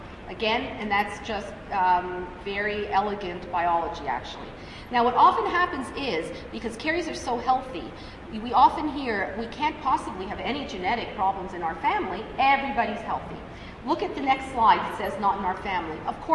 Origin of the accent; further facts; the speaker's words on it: Toronto, Ontario, Canada; I'm from Toronto, but Montreal has very, you know, lovely